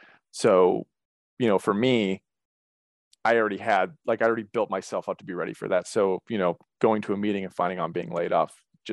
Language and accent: English; Fairport Harbor, Ohio, United States; also born or lived in Cleveland; I'm absolutely an Ohioan born and raised. I was born in Cleveland. I grew up in Fairport Harbor, which is a small village in Lake County.